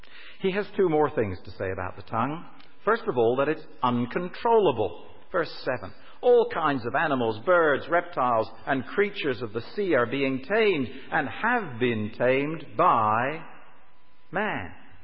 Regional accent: Guernsey; moved away; also born or lived in Islay, Scotland; During World War II, I was evacuated from Guernsey when the Germans invaded, and I went to live for 4 to 5 years on a Hebridean island, the island of Islay.

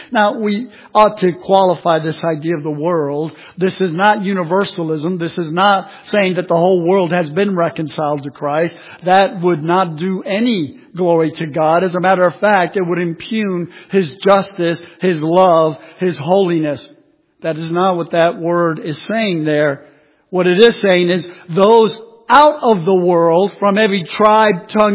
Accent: Bronx, New York, United States; Puerto Rican kid from the Bronx, and I am an ambassador of the King of Kings and the Lord of Lords. I grew up on welfare in the Bronx

